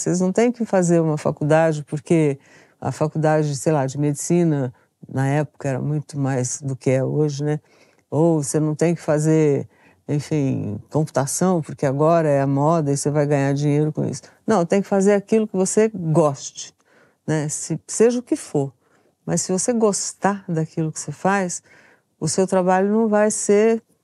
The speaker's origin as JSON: {"language": "Portuguese", "town": "São Joaquim da Barra", "region": "São Paulo", "country": "Brazil", "tie": "born or raised there", "said": "Era um time, assim, que eu via lá da minha cidade, São Joaquim da Barra, do interior"}